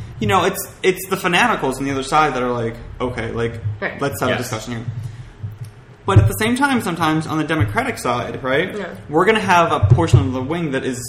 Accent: Pennsylvania, United States; you know, my home state, Pennsylvania being one of them

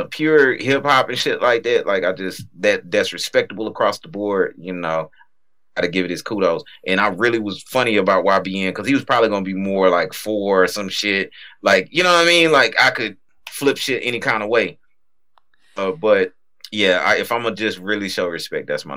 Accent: Louisiana, United States; You from South Texas. I'm from South Louisiana. So of course it's gonna link up a certain type of way.

